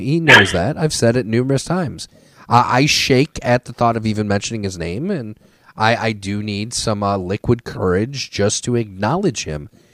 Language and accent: English; Lakewood, Ohio, United States; We grew up right outside of Cleveland in a suburb